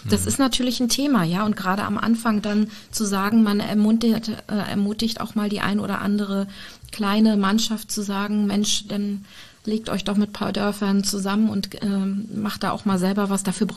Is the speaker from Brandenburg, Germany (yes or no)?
no; Rostock, Mecklenburg-Vorpommern, Germany; born there; Ich als gebürtige Rostockerin